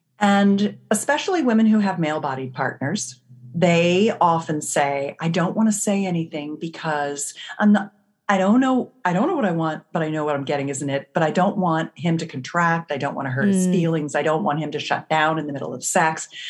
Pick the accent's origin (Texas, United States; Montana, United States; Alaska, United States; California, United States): California, United States; I come from the Silicon Valley of California